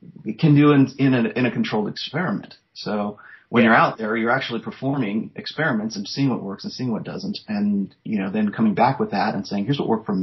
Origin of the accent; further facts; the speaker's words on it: Los Angeles, California, United States; I grew up in Los Angeles. I went to community colleges in Los Angeles. I didn't go to a university until I got to Nevada.